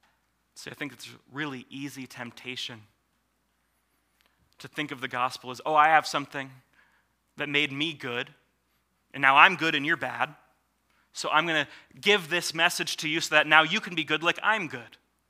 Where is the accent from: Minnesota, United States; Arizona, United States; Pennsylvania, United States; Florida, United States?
Pennsylvania, United States; Pittsburgh; Well, I am an American. I'm a Pittsburgher.